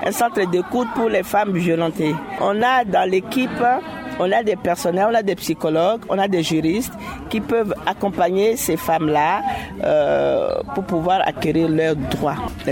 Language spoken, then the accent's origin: French; France; Un cabinet d'infirmières chez nous en France, c'est un cabinet de consultation infirmière comme les cabinets des médecins